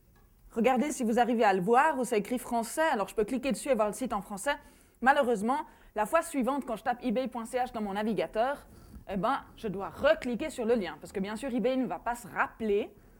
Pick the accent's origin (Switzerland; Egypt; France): Switzerland; Romandy; Je viens de Suisse. La Suisse est un pays qui a 4 langues officielles. L'allemand, le français, l'italien et le romanche. Je viens de la partie francophone de la Suisse, donc je viens d'une minorité linguistique.